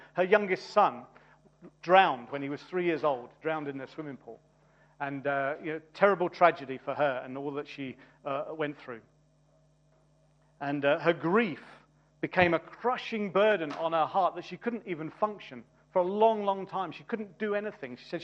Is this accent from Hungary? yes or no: no; South East England, United Kingdom; People say, where are you from? Where are you from originally? Say, Surrey. They say, where are you from? Surrey.